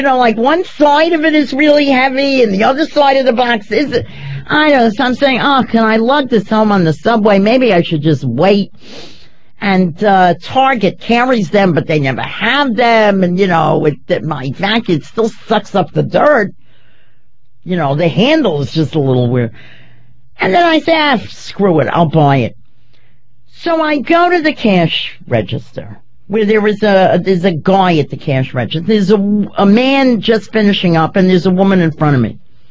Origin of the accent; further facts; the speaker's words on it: United States; I'm an American. This is America.